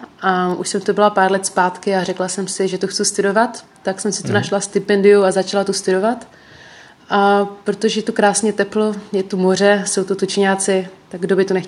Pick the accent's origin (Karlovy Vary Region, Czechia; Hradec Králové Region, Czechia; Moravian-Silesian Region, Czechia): Moravian-Silesian Region, Czechia; Vyšní Lhoty; jsem z Beskyd, z malé vesničky, tam Vyšní Lhoty se to jmenuje, má to asi nějakých 400 obyvatel